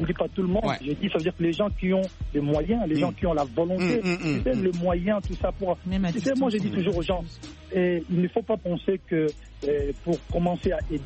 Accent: Kinshasa, DR Congo; Nous on a grandi à Kin, on a connu un Congo où il y avait déjà pas d'histoire des combattants

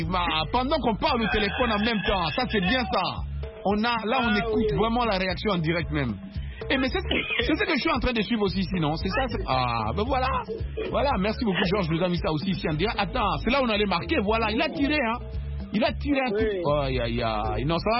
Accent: DR Congo; mon pays d'origine, là, la RDC

